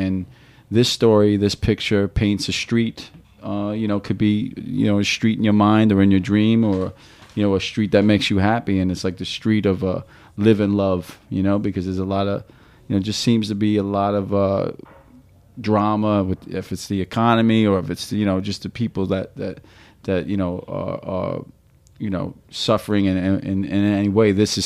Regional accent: New York, United States; doing what inspires me is my neighborhood, you know, growing up in Brooklyn.

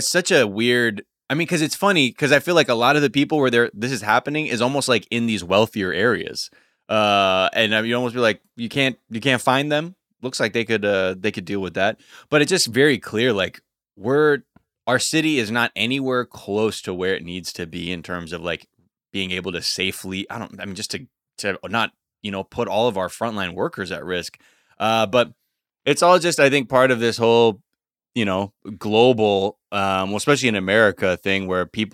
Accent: United States; That's actually what the overwhelming feeling of being an American is.

